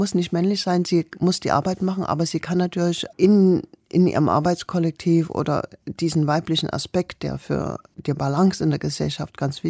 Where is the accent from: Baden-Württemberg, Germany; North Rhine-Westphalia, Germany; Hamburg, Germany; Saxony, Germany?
Saxony, Germany; Mosel; also born or lived in Leipzig; Ich bin bei Zwickau in Mosel aufgewachsen und bin dann in der ersten Klasse nach Leipzig gezogen